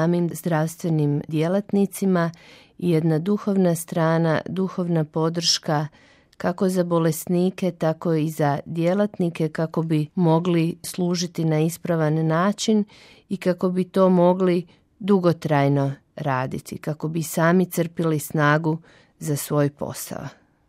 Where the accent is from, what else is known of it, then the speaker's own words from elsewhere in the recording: Zagreb, City of Zagreb, Croatia; dolazim iz Zagreba, iz Hrvatske